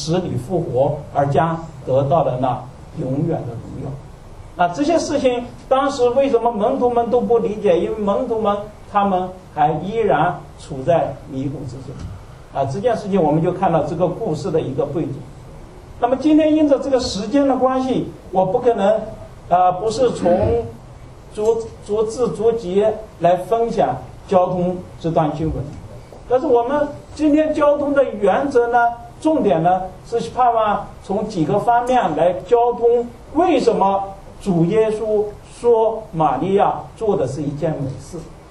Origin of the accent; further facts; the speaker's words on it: China; 所以说按照我们中国人的观念，它还不足于那个一四斤啊